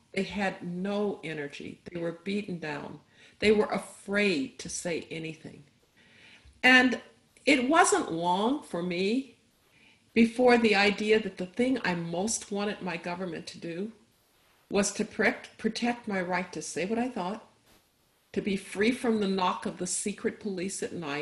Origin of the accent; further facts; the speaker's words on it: Birmingham, Alabama, United States; I was growing up in Birmingham when there were the protests in Kelly Ingram Park and Bull Connor and his police dogs